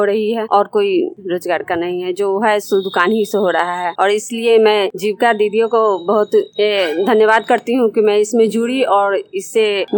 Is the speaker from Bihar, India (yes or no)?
yes; Chakhmat, Bihar, India; मैं ग्राम चकहमत से हूं